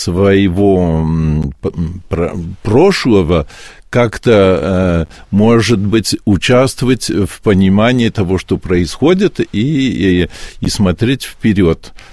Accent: Paris, Île-de-France, France; Я родился и жил в Париже

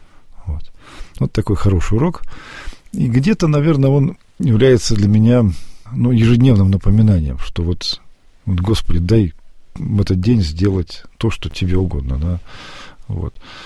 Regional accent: Vladivostok, Primorsky Krai, Russia; я приехал там из Владивостока

